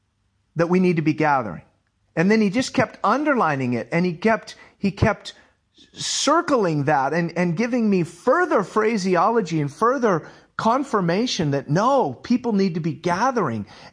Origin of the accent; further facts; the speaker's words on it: United States; growing up as an American, watching The Wizard of Oz as a kid